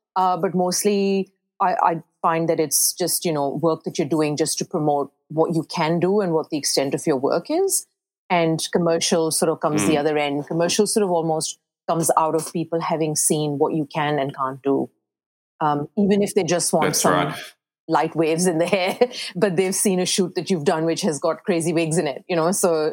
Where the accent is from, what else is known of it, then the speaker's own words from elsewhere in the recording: Pakistan; now in Australia; It was interesting because I come from Pakistan, and I've called Australia home for like many, many years now.